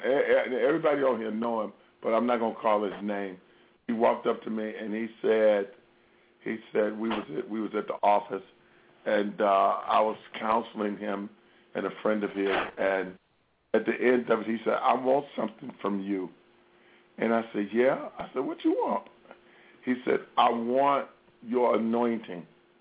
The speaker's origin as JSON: {"language": "English", "town": "Chicago", "region": "Illinois", "country": "United States", "tie": "born or raised there", "said": "all the way from Aurora, Illinois, right outside of my hometown, Chicago, in the Midwest there."}